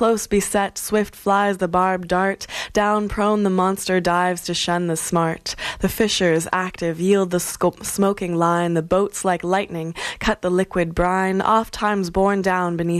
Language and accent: English; Canada; we are Canadian and we are kind of obsessed with our wilderness and our world, our natural world.